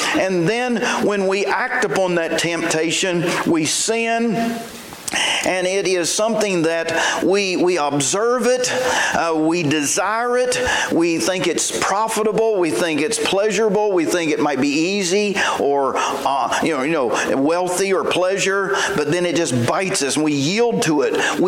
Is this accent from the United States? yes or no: yes; West Virginia, United States; I saw my great-grandma do a lot of fishing growing up in West Virginia.